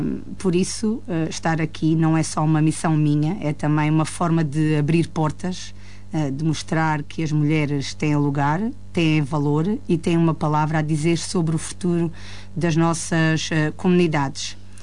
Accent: Vidigueira, Beja, Portugal; entrei porque gosto da minha terra e porque acredito que a Vidigueira merece mais.

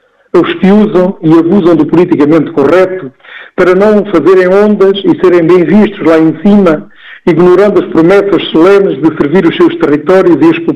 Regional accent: Vidigueira, Beja, Portugal; em especial os habitantes deste concelho de onde sou natural.

